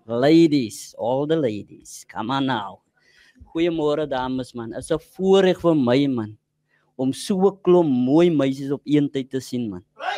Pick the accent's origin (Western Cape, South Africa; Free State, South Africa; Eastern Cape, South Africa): Western Cape, South Africa; Cape Town; born there; ek is gebore in die Kaap. En ek weet nie, ek was, om eerlijk te wees, ek was nog nooit in Joburg.